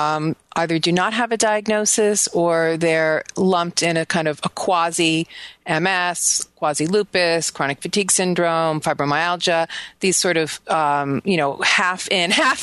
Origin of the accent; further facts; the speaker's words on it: New York, United States; Actually, I grew up on Long Island and first heard of it, you know, back in the 80s